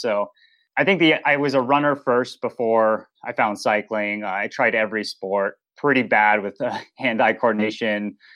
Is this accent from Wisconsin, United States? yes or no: no; Boulder, Colorado, United States; Yeah, I grew up in Boulder, Colorado. So outdoor sports mecca, you know, and a kid growing up in this idyllic outdoor community, health focused, hippie yuppie society.